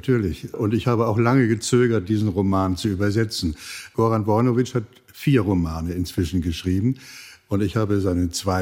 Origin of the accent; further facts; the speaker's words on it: Hildesheim, Lower Saxony, Germany; also born or lived in Lübeck / Klagenfurt; now in Zagreb, Croatia; Ich stamme aus Lübeck. Bin in Hildesheim sozialisiert worden. Dann habe ich in Klagenfurt 30 Jahre gelebt, also in Österreich. Jetzt lebe ich seit 20 Jahren in Zagreb.